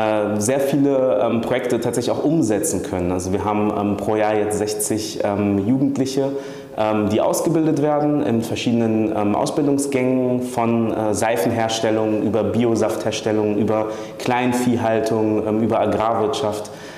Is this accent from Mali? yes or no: yes; Mali; ich bin gebürtig aus Mali